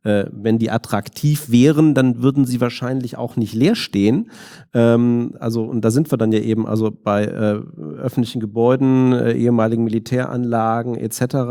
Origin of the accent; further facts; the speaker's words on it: Düsseldorf, North Rhine-Westphalia, Germany; Gut, ich komme jetzt aus Düsseldorf